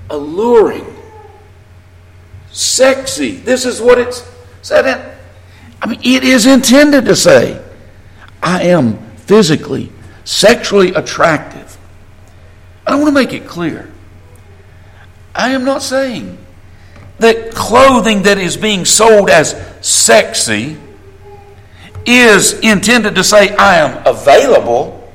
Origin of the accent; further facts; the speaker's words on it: Alabama, United States; accent: Southern; I was born in the South. I was raised around people who talk like I talk.